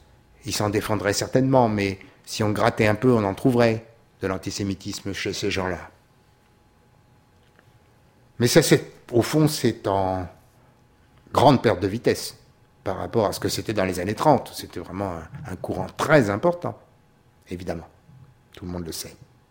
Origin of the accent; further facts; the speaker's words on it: Paris, Île-de-France, France; Eh bien, je suis un parisien, voilà.